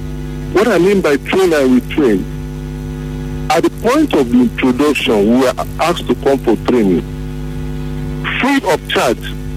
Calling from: Port Harcourt, Rivers, Nigeria; Okay, I'm a lawyer. I'm calling from Port Harcourt.

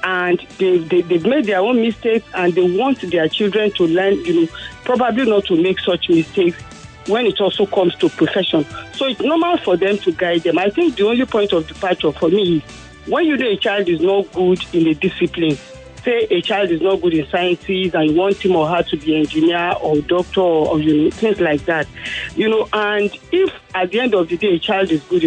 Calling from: Ikeja, Lagos, Nigeria; I'm calling from Ikeja.

